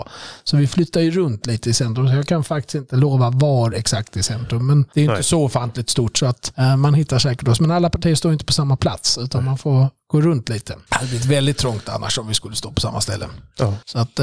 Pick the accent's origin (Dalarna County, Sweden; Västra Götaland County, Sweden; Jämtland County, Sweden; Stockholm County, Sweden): Stockholm County, Sweden; Stockholm; jag är från Stockholms stad.